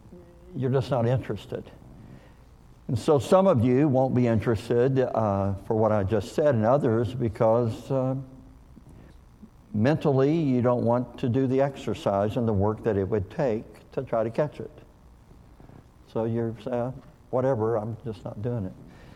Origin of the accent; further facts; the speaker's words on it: Kentucky, United States; moved away; also born or lived in Missouri / Oklahoma; But I am from Oklahoma. I moved there in 1978. I was born in Missouri, but I grew up in Kentucky. Now, I've been in Oklahoma so long, I feel like I'm Okie.